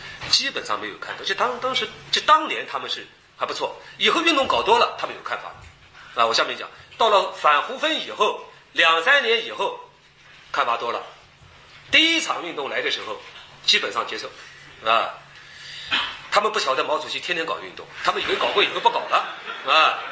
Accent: China; 因为我们中国人民老是想到蒋介石有美国顾问

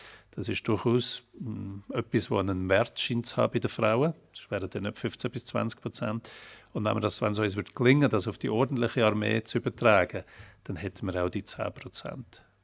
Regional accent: Switzerland; Und bei uns in der Schweiz ist es immer noch so, dass es in der Verfassung ist.

